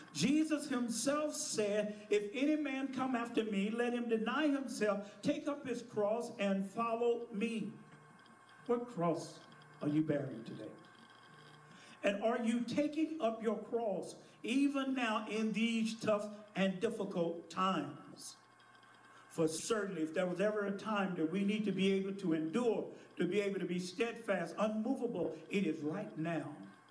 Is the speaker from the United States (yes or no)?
yes; Dallas, Texas, United States; as a child growing up in South Dallas, I remember our family having difficult or tough times.